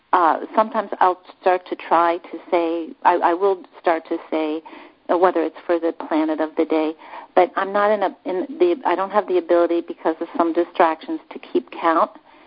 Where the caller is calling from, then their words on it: Pennsylvania, United States; I'm calling from Pennsylvania.